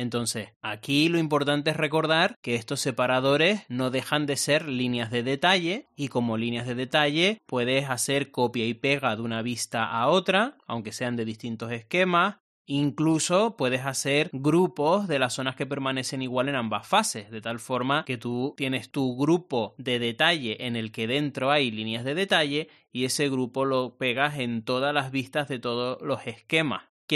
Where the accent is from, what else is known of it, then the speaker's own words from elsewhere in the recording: Argentina; Soy de Argentina y trabajo en una constructora.